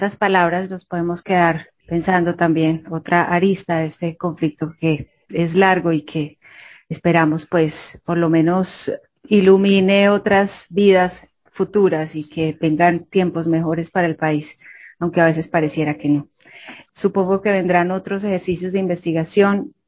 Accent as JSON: {"language": "Spanish", "country": "Colombia"}